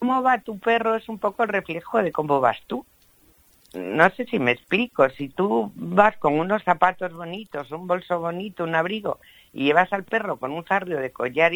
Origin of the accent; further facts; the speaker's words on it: Extremadura, Spain; yo soy extremeña, soy de pueblo